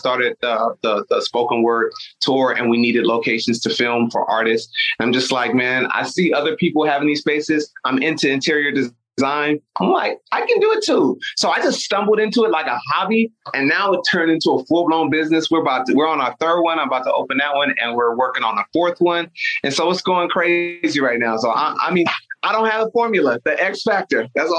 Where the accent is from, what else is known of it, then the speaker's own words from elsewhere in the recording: Nigeria; I didn't want to because I'm Nigerian and we like money.